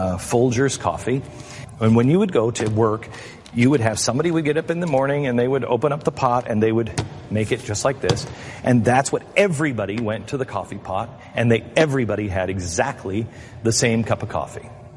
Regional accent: Seattle, Washington, United States; I'm from Seattle, Pike Place Roast.

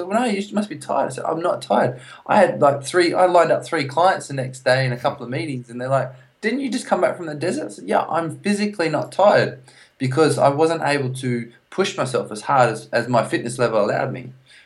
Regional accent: Australia; now in London, United Kingdom; I am Australian.

